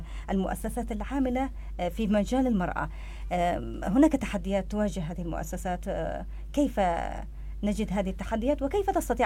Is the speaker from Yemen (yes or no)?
yes; Yemen; يعني أنتم بتعيدوا هذه التجربة عندنا في اليمن.